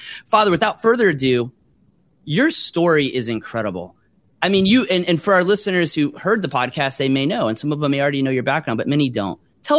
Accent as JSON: {"language": "English", "region": "Florida", "country": "United States", "said": "he makes me jealous because I'm in central Illinois. I'm from Florida."}